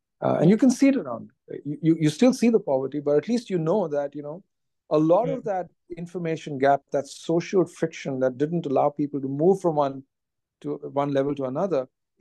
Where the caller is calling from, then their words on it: Delhi, India; as I'm currently speaking, I'm actually speaking from Delhi.